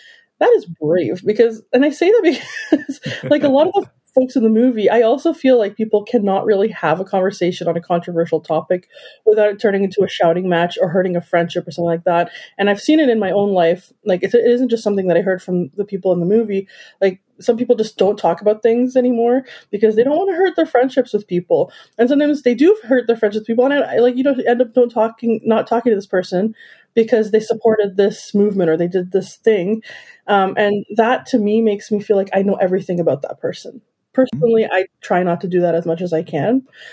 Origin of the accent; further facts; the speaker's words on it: Canada; as a Canadian